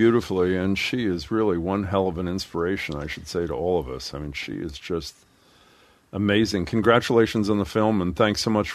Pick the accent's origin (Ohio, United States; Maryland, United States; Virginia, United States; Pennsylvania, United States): Pennsylvania, United States; Philadelphia; because I'm from Philadelphia, not far away.